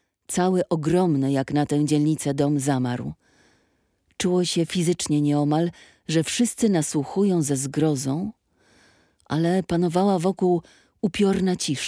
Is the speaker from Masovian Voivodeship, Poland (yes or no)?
yes; Warsaw, Masovian Voivodeship, Poland; born there; urodzona w 1929 roku. Urodziłam się w Warszawie.